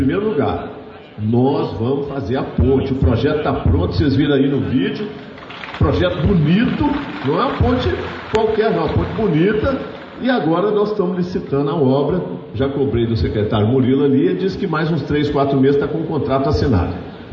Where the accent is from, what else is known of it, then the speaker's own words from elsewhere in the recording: Minas Gerais, Brazil; Governador passa, mas eu sou mineiro, eu tenho orgulho do meu estado.